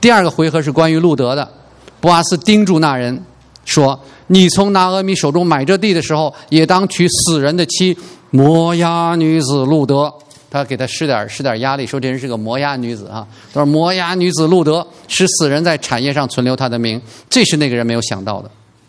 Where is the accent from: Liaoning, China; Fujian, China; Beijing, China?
Beijing, China; 我们小时候在北京也有，这是我找到一张照片